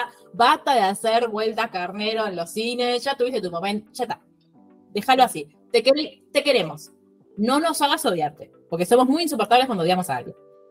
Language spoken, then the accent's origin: Spanish; Argentina; nosotros como argentinas, como latinoamericanas